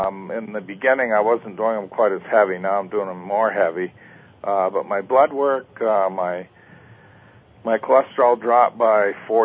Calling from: Costa Rica; and I'm calling from Costa Rica.

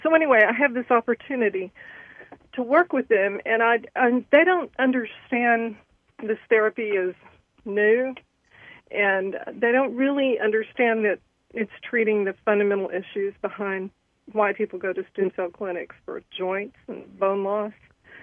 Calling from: Seattle, Washington, United States; I'm calling in from the greater Seattle area across the sound.

